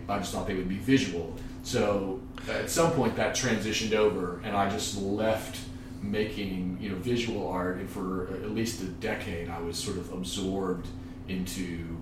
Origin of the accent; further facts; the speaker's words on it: Lexington, Kentucky, United States; Yeah, I am from Lexington. I was born here and I basically went to school here.